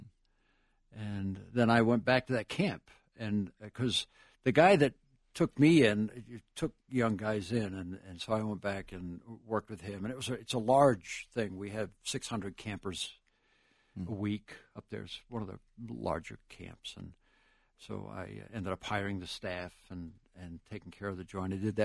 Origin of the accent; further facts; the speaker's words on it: Maine, United States; Well, I grew up in Maine, and my dad ran shoe factories and was walking around alcoholic.